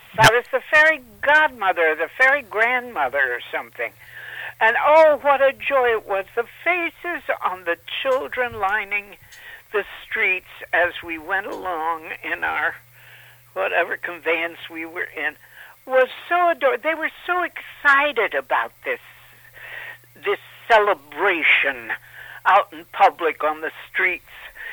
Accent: Los Angeles, California, United States; also born or lived in El Paso, Texas; I grew up in Los Angeles. My family moved there in the 30s during the Depression. And we came from Texas, from El Paso.

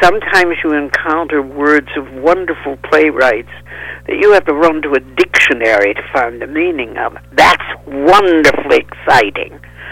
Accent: the South, United States; born there; And I was born in the South

